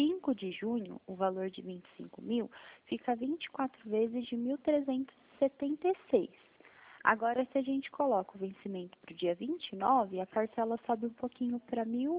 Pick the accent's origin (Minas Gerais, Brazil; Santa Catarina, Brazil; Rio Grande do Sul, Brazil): Minas Gerais, Brazil; now in São Paulo, Brazil; Eu sou mineira, eu moro aqui no estado de São Paulo já tem 6 anos.